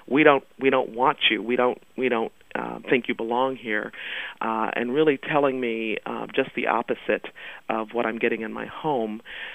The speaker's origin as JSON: {"language": "English", "region": "Mississippi", "country": "United States", "tie": "born or raised there", "said": "I was born in Mississippi, in what I thought was an all-black town, and I didn't realize that, I didn't know what the word segregation meant."}